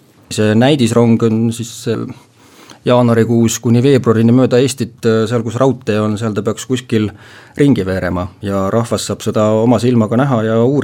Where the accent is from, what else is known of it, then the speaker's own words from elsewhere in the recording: Kohtla-Järve, Ida-Viru County, Estonia; minu kodukandis Ida-Virumaal Kohtla-Järve on üks selline õõnsaks kaevatud maapinnal olev linn